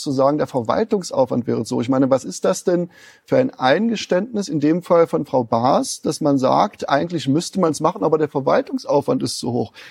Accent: Saxony-Anhalt, Germany; auch hier in meiner Heimat Sachsen-Anhalt brauchen wir die Unterstützung der Bundesregierung an verschiedenen Stellen.

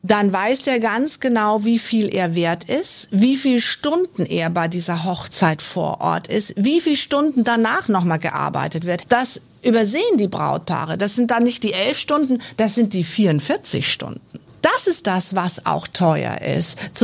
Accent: Bavaria, Germany; ich komme aus Bayern

